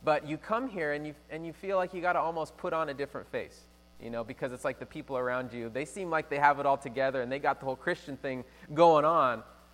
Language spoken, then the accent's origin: English; Toledo, Ohio, United States; Because I'm from Toledo, really small town.